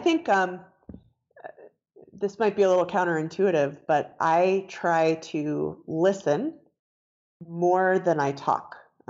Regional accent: Denver, Colorado, United States; also born or lived in New York City; I was born and raised in Denver. Lived here most of my life, except for when I went to college on the East Coast, and I spent a lot of time actually in New York City.

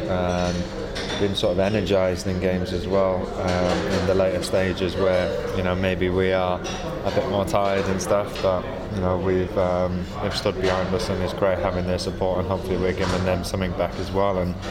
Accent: Wales, United Kingdom; You know, being Welsh is sort of bred into you to support the national team.

